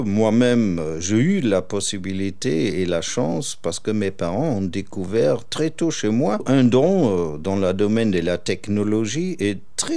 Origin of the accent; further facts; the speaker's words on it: Germany; Chez nous, en Allemagne, je pense qu'on était aussi pauvre à l'époque comme l'Afrique d'aujourd'hui.